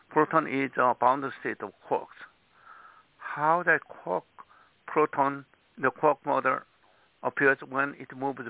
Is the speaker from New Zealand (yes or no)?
no; South Korea; now in United States; I came from Korea, a very poor country, right?